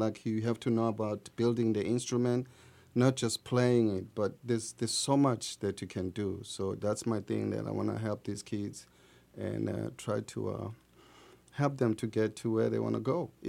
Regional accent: South Africa; growing up in South Africa, you know, I was never given that kind of opportunity to learn

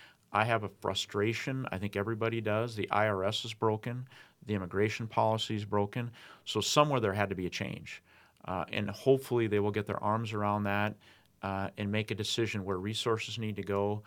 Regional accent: Sturgis, South Dakota, United States; So growing up in Sturgis, our family farm would be about 20 minutes from Sturgis by a little town called Vail, South Dakota.

